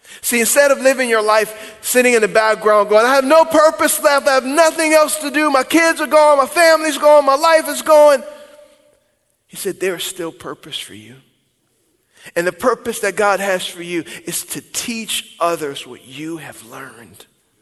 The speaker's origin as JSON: {"language": "English", "region": "Louisiana", "country": "United States", "said": "See, just because I'm Cajun. We get drunk. That's what we do."}